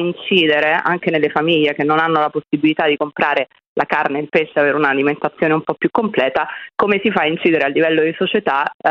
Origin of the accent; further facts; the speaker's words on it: Naples, Campania, Italy; io sono di Napoli